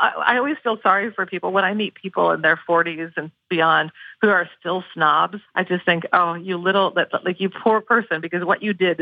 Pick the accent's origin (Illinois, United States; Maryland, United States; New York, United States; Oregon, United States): Oregon, United States; Portland; the bookstores that I frequent, you know, in my hometown of Portland, Oregon, you know, there is that sense.